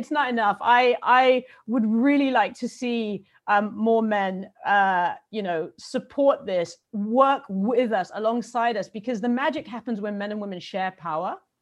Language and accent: English; Malawi; born there; I mean, I was born in Malawi. That's my mother's country.